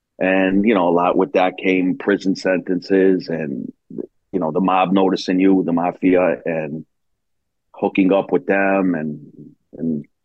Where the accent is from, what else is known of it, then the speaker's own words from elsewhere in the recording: Springfield, Massachusetts, United States; I was born and raised in Springfield. It was a heavily populated Italian city, a lot of immigrants from a couple of small towns of Italy, Naples, and a lot of immigrants from Calabria, Italy.